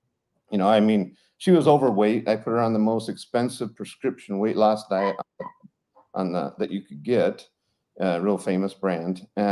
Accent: Colorado, United States; moved away as an adult; also born or lived in Alaska; now in Rochester, United States; but I'm from Colorado. I graduated from Colorado State in 1994. I practiced in Alaska for a couple years where I did large and small animal. And then moved to Rochester, Minnesota, where I've been for the last 26 years.

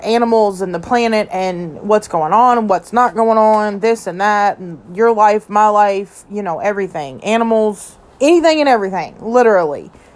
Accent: Kentucky, United States; A little bit about me. … from Kentucky. I will be 32 in July.

